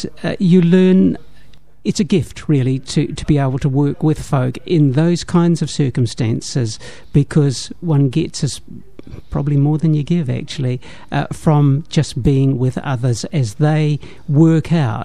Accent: Orakei, Auckland, New Zealand; also born or lived in Hastings; I'm very much a state house kid. I grew up in Oraki.

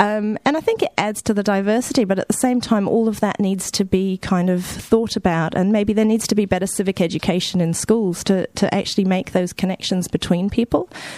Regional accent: Belgium; I grew up in Belgium, and there's a whole thing about the guilds.

